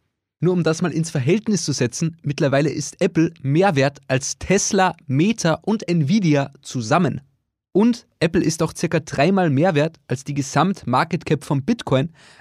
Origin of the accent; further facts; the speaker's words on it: Austria; meiner Heimat Österreich